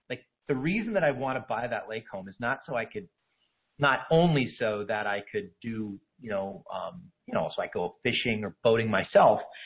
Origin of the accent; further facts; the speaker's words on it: Kingston, Pennsylvania, United States; When I always tell this story of, in my hometown, I'm in northeastern Pennsylvania, the Scranton-Wilkes-Barre area.